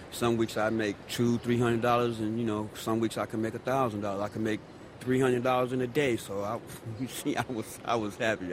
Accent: Chicago, Illinois, United States; I was born and raised in Chicago.

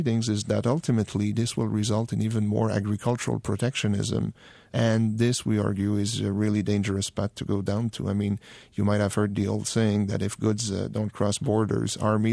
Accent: Quebec, Canada; born or raised there

